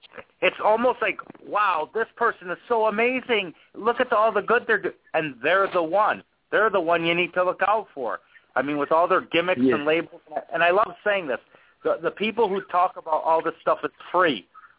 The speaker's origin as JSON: {"language": "English", "town": "Grand Rapids", "region": "Michigan", "country": "United States", "said": "Right. I'm from Grand Rapids, Michigan, Trevor."}